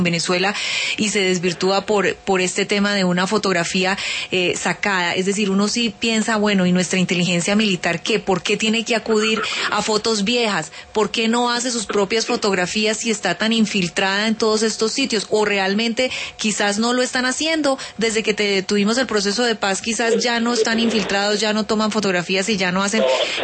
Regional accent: Colombia; no nos cabe ninguna duda como colombianos

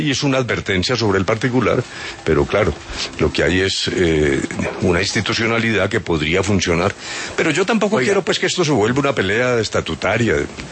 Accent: Colombia

